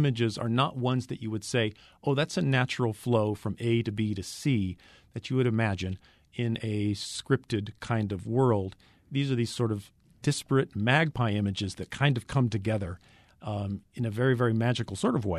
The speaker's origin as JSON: {"language": "English", "region": "California", "country": "United States", "said": "I know I'm from Central California, living in this area, but I'm from Central California."}